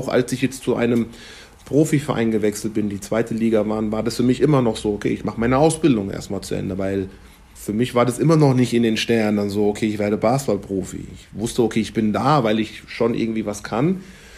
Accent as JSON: {"language": "German", "town": "Aschaffenburg", "region": "Bavaria", "country": "Germany", "tie": "born or raised there", "said": "weil Aschaffenburg eigentlich damals eine Hochburg von US-Kasernen gewesen ist. Und ich bin mittendrin aufgewachsen."}